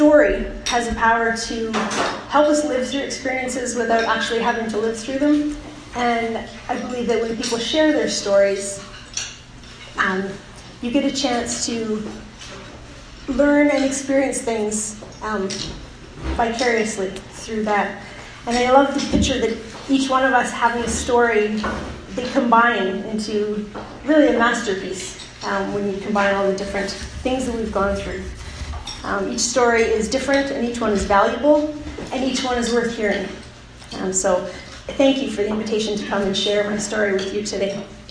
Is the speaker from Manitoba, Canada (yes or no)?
yes; Winnipeg, Manitoba, Canada; I come from Winnipeg, from what I thought was a perfectly normal family. I had a mom and a dad and a big brother and a little sister. My mom's family is French Catholic, and my dad's family was British Anglican.